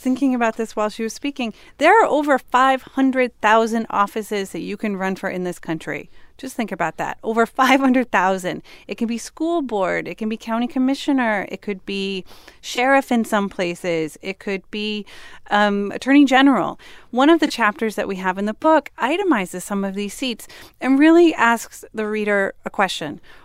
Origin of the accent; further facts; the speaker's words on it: Columbus, Ohio, United States; So Liz is a city councilwoman from actually my hometown in Columbus, Ohio. So it's a lot of Ohio pride here.